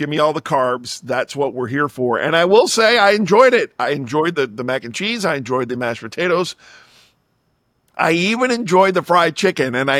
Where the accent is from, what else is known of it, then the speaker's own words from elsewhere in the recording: Florida, United States; Considering I'm from Florida, I'm in Miami all the time. I just hadn't been to Fort Myers.